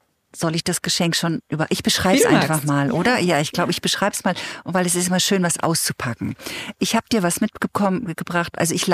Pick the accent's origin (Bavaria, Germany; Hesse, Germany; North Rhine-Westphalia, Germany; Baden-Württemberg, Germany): Bavaria, Germany; Ich komme aus Franken, ich habe da lange gelebt. Wir sind eher zurückhaltend.